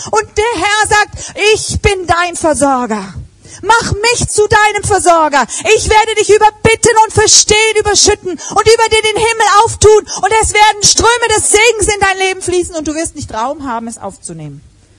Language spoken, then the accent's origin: German; Hamburg, Germany; Und so eine Hanseatin macht das normalerweise nicht. Ich bin eine geborene Hamburgerin